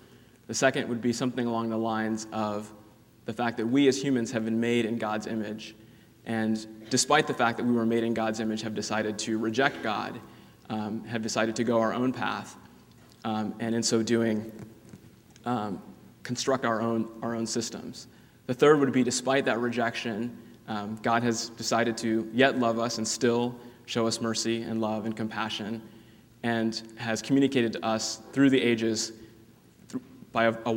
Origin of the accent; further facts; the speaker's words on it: India; Being an Indian myself